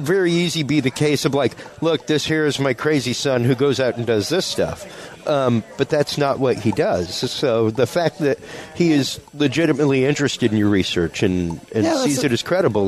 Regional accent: Houston, Texas, United States; Like, growing up in Houston for me in the 80s, the gargoyle incident that Daniel was talking about, I remember that being spoken about.

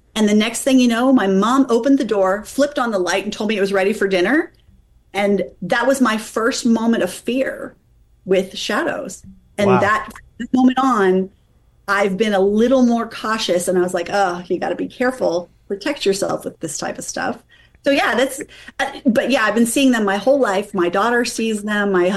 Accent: Pennsylvania, United States; but I called it the bus station because I grew up in Pennsylvania.

